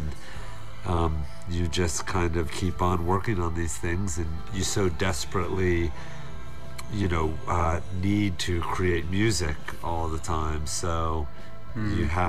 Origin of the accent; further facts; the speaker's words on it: Virginia, United States; Living, growing up in Virginia, you know, we lived in, or at least I lived in a town